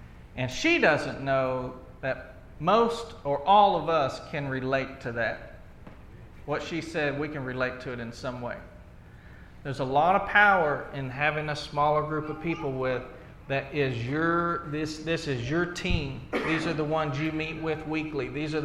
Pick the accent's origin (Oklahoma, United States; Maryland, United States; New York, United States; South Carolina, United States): Oklahoma, United States; I was raised in the Church of Christ in a small town in southeastern Oklahoma.